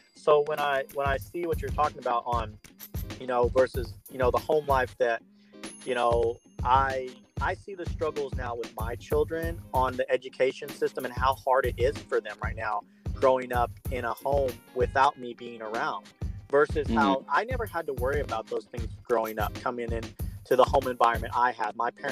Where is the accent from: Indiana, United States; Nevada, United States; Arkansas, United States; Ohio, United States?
Arkansas, United States; also born or lived in Kolkata; I was born in Calcutta, India. I was adopted at 18 months old. I grew up in Arkansas. You know, I went to a little small school.